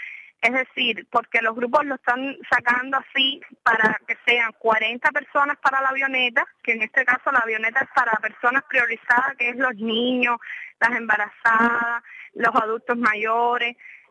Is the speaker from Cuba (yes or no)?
yes; Cuba; moved away; yo realmente salí de Cuba casi hace 2 años. Es decir, en noviembre de este año va a ser 2 años. Yo realmente salí de Cuba porque toda mi familia la tengo en Estados Unidos.